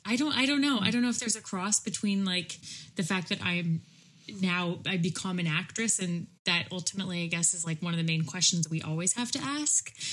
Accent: California, United States; I am from California. And there are so many serial killers from California.

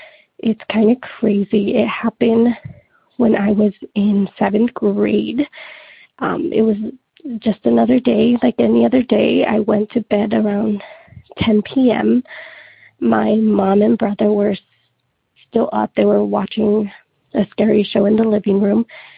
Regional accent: Tulare, California, United States; I am from Tulare, California, and I believe me and my whole family are very spiritually sensitive.

